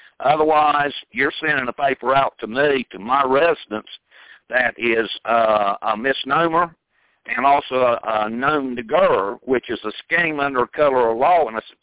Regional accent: England, United Kingdom; because I come from England

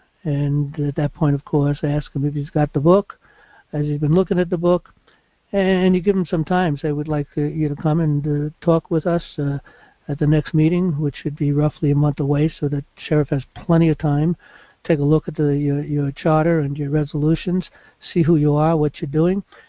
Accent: New York City, New York, United States; I mean, I come from New York City, and New York City is very, very heavily Democrat.

